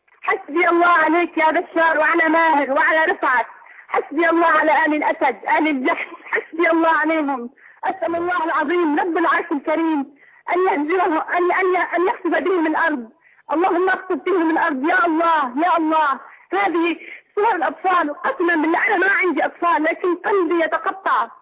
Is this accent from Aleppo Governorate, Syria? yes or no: yes; Aleppo, Aleppo Governorate, Syria; وأحب أن أعلق على تفجيرات حلب، أنا من حلب